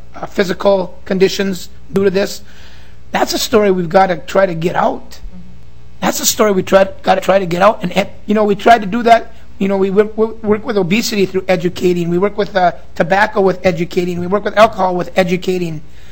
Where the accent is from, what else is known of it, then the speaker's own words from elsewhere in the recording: Brainerd, Minnesota, United States; I'm from Brainerd.